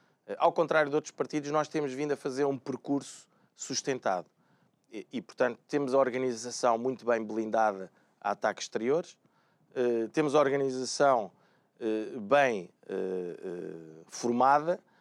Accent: Portugal; eu sou português e falo como um português também.

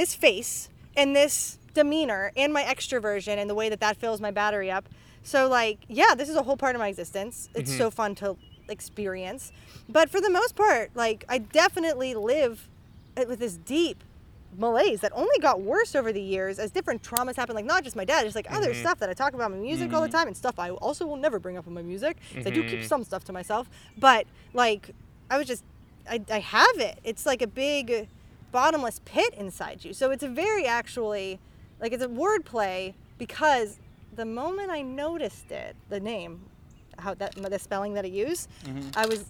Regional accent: Pittsburgh, Pennsylvania, United States; Like, so I'm from Pittsburgh. University of Pittsburgh is in a neighborhood called Oakland.

